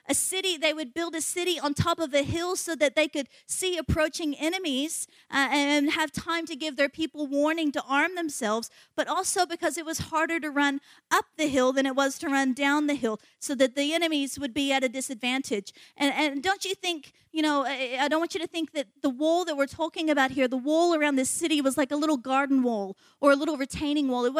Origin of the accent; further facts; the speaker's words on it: United States; In this political climate, especially as an American, you say the word wall